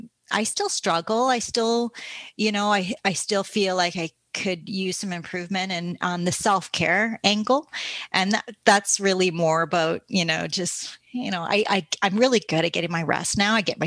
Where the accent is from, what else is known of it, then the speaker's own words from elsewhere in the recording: Ontario, Canada; I was brought back to being a kid in my hometown. I grew up in Northern Ontario. And so I grew up in a community that wasn't affluent. Everybody's like working class, and it was a big community of French Canadian, Indigenous, and people like myself.